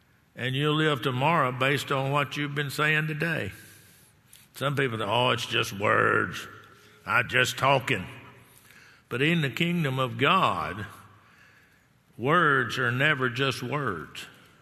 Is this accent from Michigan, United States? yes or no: no; Texas, United States; Of course, I'm born and raised in Texas.